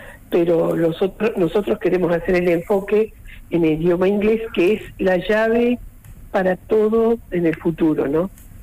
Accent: Cipolletti, Río Negro, Argentina; Acá en esta zona, yo soy de Cipolletti, hay varias escuelas de jornada extendida

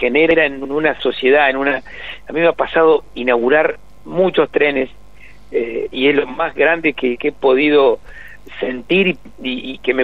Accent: Rosario, Santa Fe, Argentina; yo tengo 58 años. Y usted sabe, y siempre he vivido en el interior del país. Soy de Rosario.

